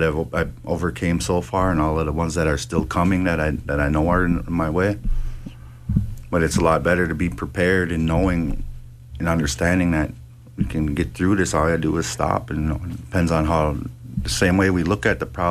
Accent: Minneapolis, Minnesota, United States; I do a lot of graffiti on trains and stuff as I was growing up in Minneapolis.

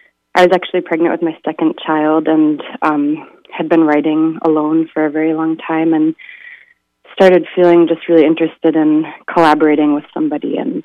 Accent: Bemidji, Minnesota, United States; I'm from Bemidji, actually, so I'll be heading up to my home territory.

